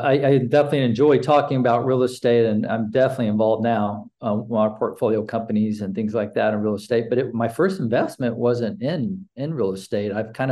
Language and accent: English; Arkansas, United States; But I'm an Ozark boy at heart. I was raised in the Ozarks in Northwest Arkansas, Beaver Lake area, anyone that's been in the War Eagle area, et cetera.